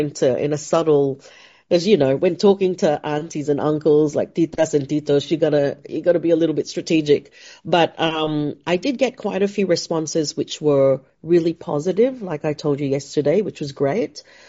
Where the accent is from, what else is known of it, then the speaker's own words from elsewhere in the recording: Australia; I'm Filipino-Australian.